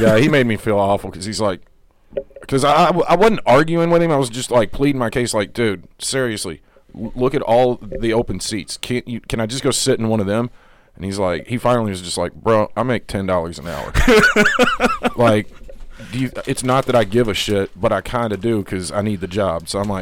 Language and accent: English; Kentucky, United States; I'm from Kentucky. I've heard it all.